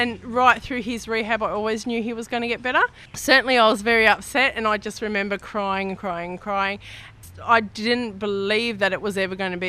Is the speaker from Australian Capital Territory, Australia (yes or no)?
no; Geelong, Victoria, Australia; No, I'm originally from Geelong